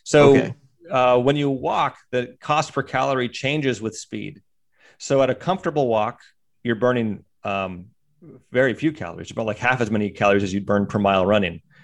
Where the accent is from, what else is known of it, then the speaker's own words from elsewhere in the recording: Pennsylvania, United States; I grew up in Pennsylvania. We had a number of communities there.